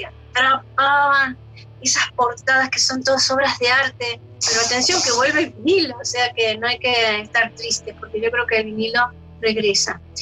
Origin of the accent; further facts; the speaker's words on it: Haedo, Buenos Aires Province, Argentina; Yo era la telonera de ellos cuando éramos chicos, porque yo vivía en Aedo